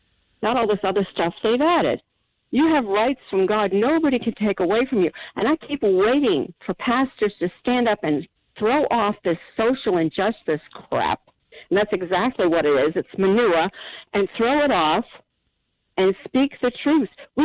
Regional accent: Massachusetts, United States; I live in the Midwest now, but I grew up in Massachusetts, and I grew up around kids. They're all Catholics.

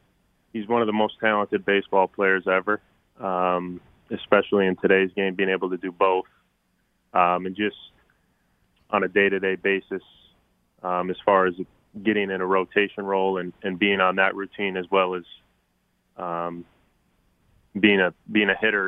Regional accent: Minnesota, United States; I grew up a Twins fan because I'm from Minnesota.

